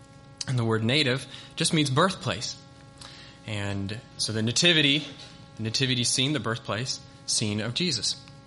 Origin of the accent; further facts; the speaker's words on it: Uruguay; But the country I grew up in, for those who don't know me, I grew up in Uruguay, which is in South America, and they spoke Spanish.